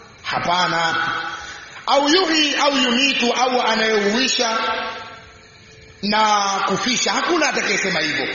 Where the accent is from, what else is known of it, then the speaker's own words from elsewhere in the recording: Songwe, Tanzania; huku sio sana, kule kwetu wapo, mkoa wa Songwe una makanisa zaidi ya 1000.